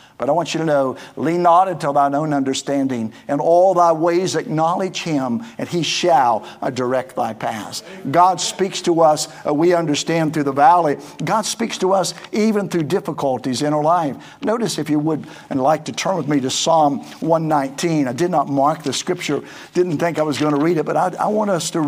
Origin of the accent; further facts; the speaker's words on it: West Virginia, United States; But I'm from West Virginia and some days we just act silly, right?